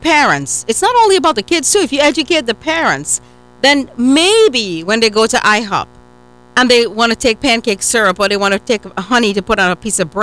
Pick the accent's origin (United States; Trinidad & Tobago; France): Trinidad & Tobago; I mean, I'm from Trinidad, right?